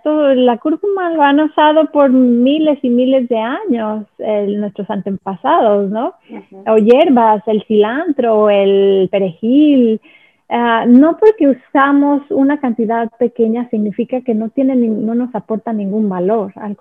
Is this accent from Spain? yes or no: no; Mexico; nosotros como mexicanos de Latinoamérica, nos da miedo renunciar a estos alimentos de origen animal